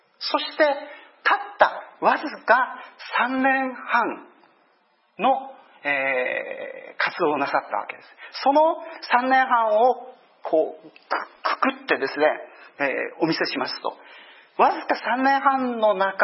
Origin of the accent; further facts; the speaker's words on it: Tochigi, Japan; also born or lived in Kurume, Japan; 0歳でですね、福岡県久留米で生まれまして、6歳の時に栃木県に引っ越して、で栃木県で育ってきて、そして20歳の時に初めて東京の教会に自分から行って聖書を勉強してイエス様をですね、信じたわけであります。